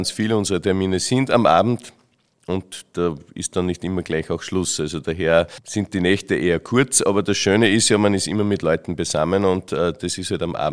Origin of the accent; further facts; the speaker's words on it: Wolfern, Upper Austria, Austria; Gerade auch bei uns daheim in Wolfern ist das Wirtschaftsleben enorm gewachsen.